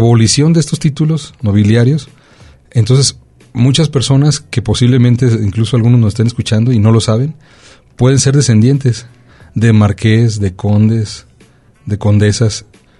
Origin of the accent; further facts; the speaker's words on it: Mexico; los mexicanos